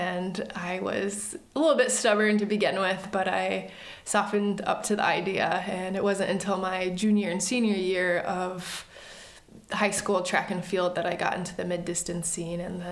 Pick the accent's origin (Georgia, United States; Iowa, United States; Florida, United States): Iowa, United States; Knoxville; moved away as an adult; now in Illinois, United States; Yeah, I grew up in Knoxville, so raised here my entire life. My parents still live here and went to school in Iowa, so I've been in Iowa for a majority of my life.